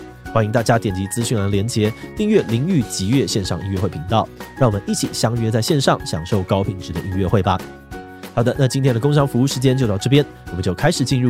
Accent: Hsinchu, Taiwan; 我们都是新竹人嘛

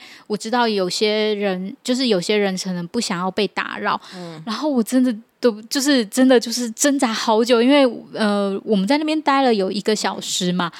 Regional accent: Taiwan; 我们是台湾的粉丝

